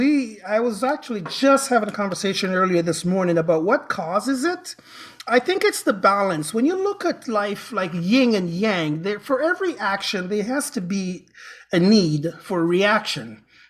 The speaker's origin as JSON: {"language": "English", "country": "Canada", "said": "But it is part of being a Canadian, eh?"}